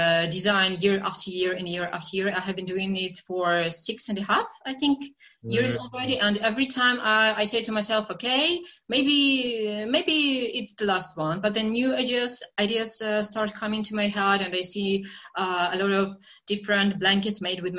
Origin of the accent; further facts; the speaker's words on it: Belarus; English is a second language; moved away as an adult; now in Czech Republic; I'm originally from Belarus, but I decided to move to the Czech Republic to study there. So we moved here with my husband.